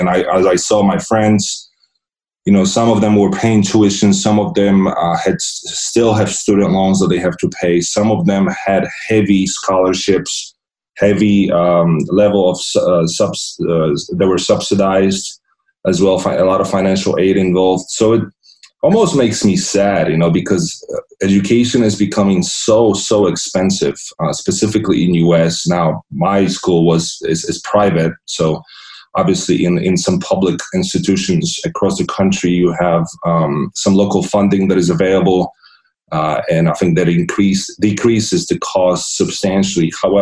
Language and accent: English; Poland; So growing up in Poland, obviously, like I was telling you, public education system